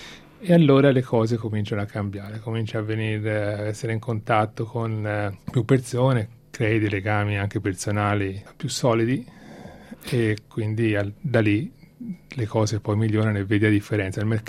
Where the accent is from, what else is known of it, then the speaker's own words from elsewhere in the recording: Florence, Tuscany, Italy; now in Australia; io sono cresciuto a Firenze, quindi circondato da una città piena di storia, piena di bellezza.